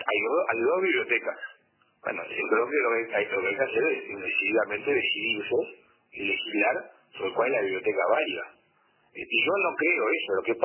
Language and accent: Spanish; Uruguay; me causa una profunda tristeza como uruguayo y como padre de familia